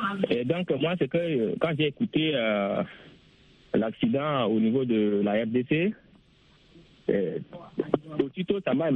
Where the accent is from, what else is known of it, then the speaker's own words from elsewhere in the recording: Chad; now in Cameroon; Beaucoup en Afrique parce que je suis au Cameroun, mais je suis tchadien.